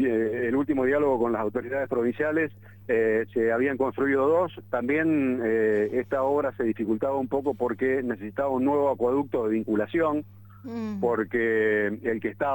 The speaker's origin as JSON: {"language": "Spanish", "region": "Santa Fe", "country": "Argentina", "said": "ahora tengamos que pagar 342 millones de pesos como santafesinos, digamos, ¿no?"}